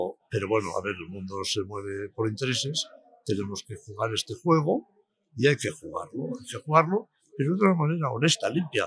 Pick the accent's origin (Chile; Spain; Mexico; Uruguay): Spain; Palma, Balearic Islands; Tenemos ejemplos en mi tierra, pues en Palma de Mallorca